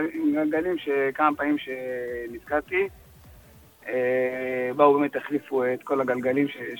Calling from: Central District, Israel; אני מאזור מרכז.

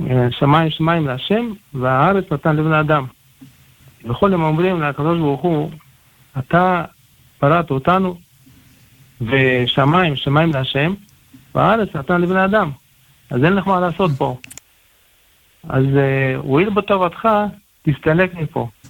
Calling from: Jerusalem, Jerusalem District, Israel

